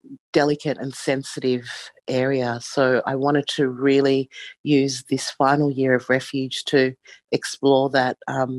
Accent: Australia; I'm from the Grangla electorate

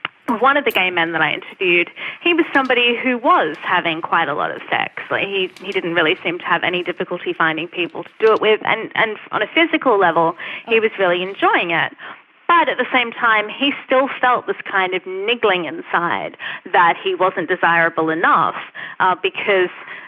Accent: Australia; I'm an Australian

